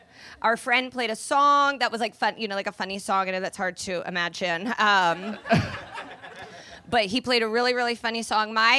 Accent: Indianapolis, Indiana, United States; I'm from Indianapolis

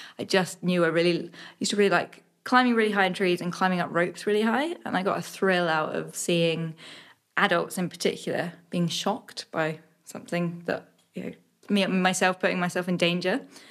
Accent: East of England, United Kingdom; But only child growing up in Suffolk

